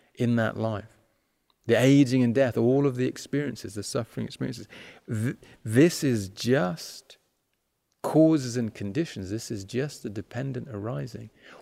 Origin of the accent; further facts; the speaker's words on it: United Kingdom; I am British, that's my nationality.